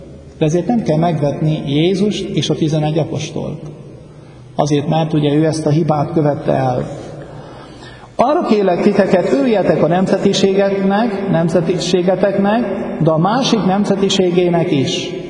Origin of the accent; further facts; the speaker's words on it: Transylvania, Romania; Vagy mi, akik hogy ott vagyunk ugye Erdélyben, mert ugye a románokon a többségben, akkor mi lent vagyunk.